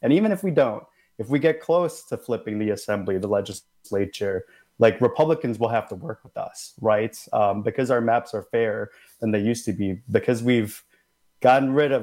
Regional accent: Dallas, Texas, United States; I have the deepest roots in this community. I grew up in West Dallas. I grew up in District 14

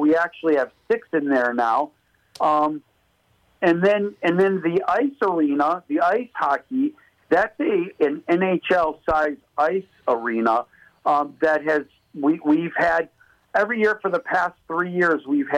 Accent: Hoffman Estates, Illinois, United States; moved away as an adult; now in Marinette, United States; Yeah, so I grew up in Hoffman Estates, lived there for 19 years, and then joined the service, and have never been back.

